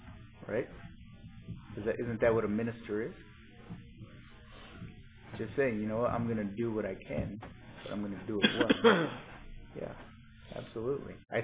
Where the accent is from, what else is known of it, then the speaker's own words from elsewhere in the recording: United States; I think it's because we're American. More is better. It's a mindset that we have, that we grew up with, right?